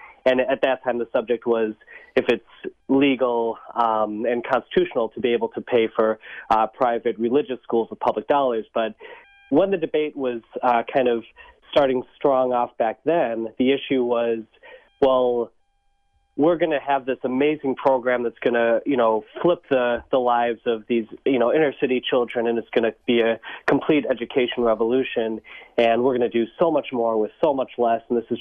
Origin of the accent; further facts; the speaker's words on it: Milwaukee, Wisconsin, United States; I'm from Milwaukee my whole life, and I went to public schools.